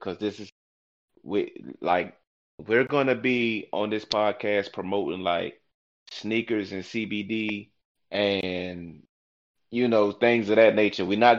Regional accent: Newport News, Virginia, United States; But you know, I'm from the peninsula. You know, Tyrod from Hampton, I'm from Newport News.

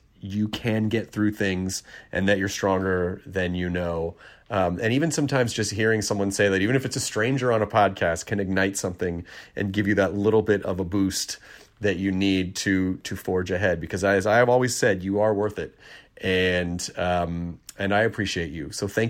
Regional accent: Tennessee, United States; also born or lived in Kentucky; Tennessee, my actual home state of Tennessee. Well, actually, Kentucky's my home state. Tennessee is where I largely grew up.

